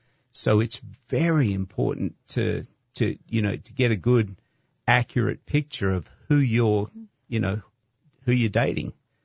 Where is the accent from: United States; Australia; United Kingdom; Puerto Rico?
Australia; because I'm from Australia, she's from America.